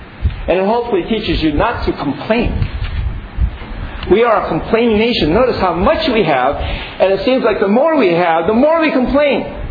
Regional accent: Philippines; I'm Filipino

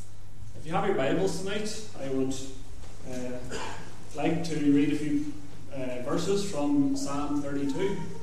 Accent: Lurgan, Northern Ireland, United Kingdom; accent: Northern Irish; also born or lived in Manchester / Liverpool; And maybe you'll know from the accent, I'm from County Armagh, just outside Lurgan. I've lived there most of my life. Grew up in Northern Ireland most of my life, had a few years in Manchester and Liverpool.

